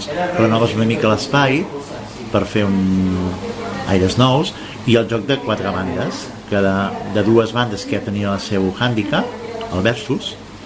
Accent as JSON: {"language": "Catalan", "town": "Sabadell", "region": "Catalonia", "country": "Spain", "said": "no som de Barcelona, jo vinc de Sabadell"}